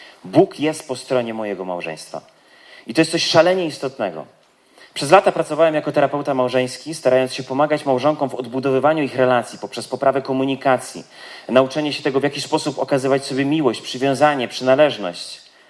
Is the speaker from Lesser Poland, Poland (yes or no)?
yes; Kraków, Lesser Poland, Poland; mieszkamy na wsi, chociaż pochodzę z Krakowa, od wielu, wielu lat marzyliśmy o tym, żeby przeprowadzić się na wieś i to marzenie udało nam się